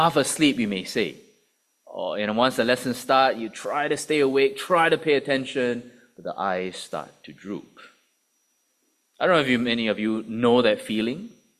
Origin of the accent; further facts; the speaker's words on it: Singapore; Now, growing up in Singapore, some of you may know, our school days start very, very early.